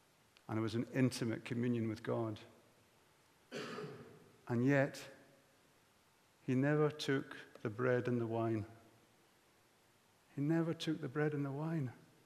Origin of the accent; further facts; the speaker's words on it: Scotland, United Kingdom; as I was growing up in the Highlands